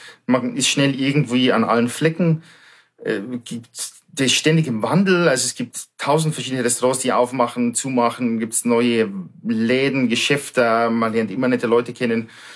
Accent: Bavaria, Germany; moved away as an adult; Ich bin ein Südstaatler aus Bayern sozusagen. Aus südlichen Ländern zwischen München und Salzburg aufgewachsen. Ein kleines Dorf.

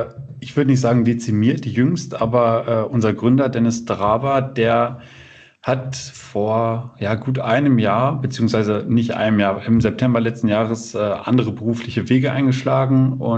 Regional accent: Bückeburg, Lower Saxony, Germany; born there; Also ich bin in der Region geboren, in Bückeburg. Das dürfte den wenigsten etwas sagen.

